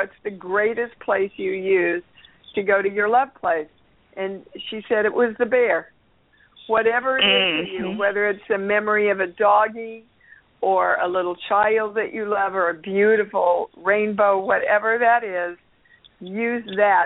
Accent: Seattle, Washington, United States; I came from Seattle, where it rained all the time.

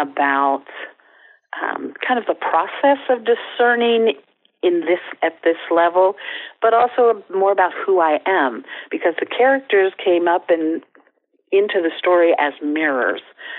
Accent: Ireland; Well, I am very Irish. Grew up with a lot of storytelling in the family.

